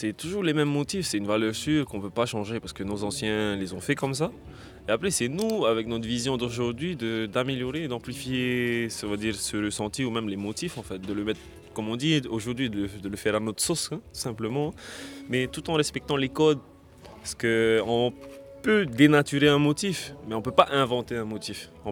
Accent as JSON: {"language": "French", "town": "Taha'a", "region": "Leeward Islands", "country": "French Polynesia", "tie": "born or raised there", "also_born_or_lived": "Raiatea", "lives_now": "France", "said": "Je viens de Taha, je suis né à Raiatea, j'ai grandi ici."}